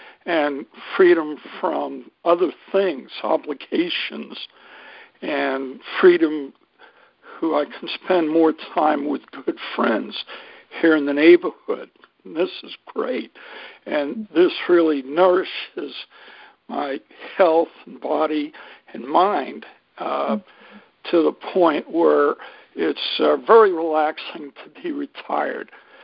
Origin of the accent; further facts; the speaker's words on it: Bluffton, South Carolina, United States; I come from Bluffton, South Carolina